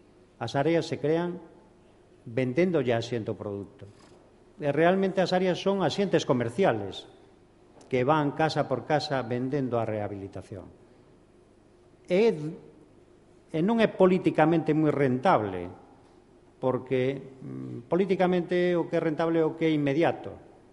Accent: Lugo, Galicia, Spain; eu son de Lugo, e teño unha implicación especial

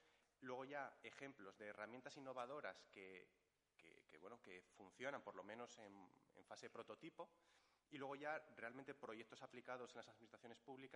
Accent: Oviedo, Asturias, Spain; a miña nai é de Lugo, soy medio gallego, aunque siempre pues, nací en Oviedo, estudié en Oviedo, me trabajo en Oviedo, pero bueno, que me considero muy, muy gallego

